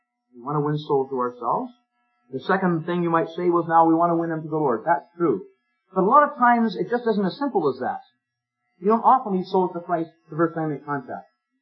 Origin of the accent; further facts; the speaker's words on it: Newfoundland and Labrador, Canada; I said, " … from Newfoundland," and I said, I know your brother, Harv.